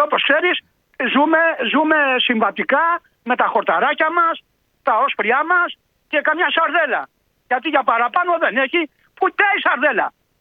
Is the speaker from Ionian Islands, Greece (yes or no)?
yes; Lefkimmi, Ionian Islands, Greece; Θέλω να πάω στο χωριό μου στη Λευκύμη